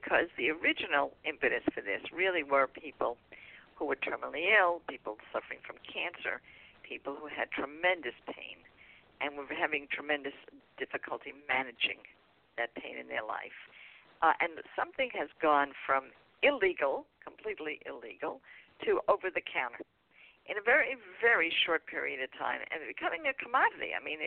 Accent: New York City, New York, United States; I grew up in Greenwich Village where really it was an adjunct to creativity and poetry

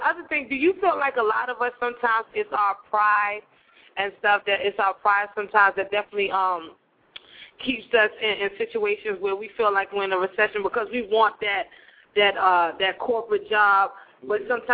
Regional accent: Nigeria; because, like I'm Nigerian, I'm African

